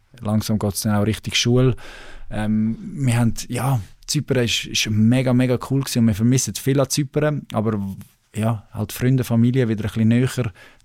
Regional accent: Switzerland; ich bin Schweizer, in der Schweiz aufgewachsen

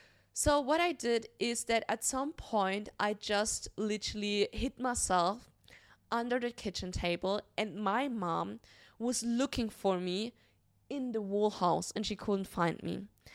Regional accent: Germany; when I was a little child, I grew up in Germany.

